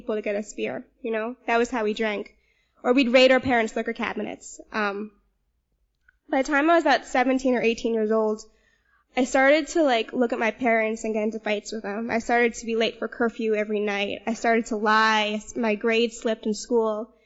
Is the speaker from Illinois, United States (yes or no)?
no; New York City, New York, United States; I grew up here on the Upper East Side, and grew up in a privileged home, went to private school my whole life